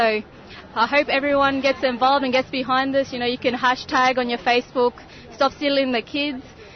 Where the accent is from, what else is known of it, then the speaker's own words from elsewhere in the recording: Corinda, Queensland, Australia; I'm from the Jabbergunji clan up in Corinda, North Queensland.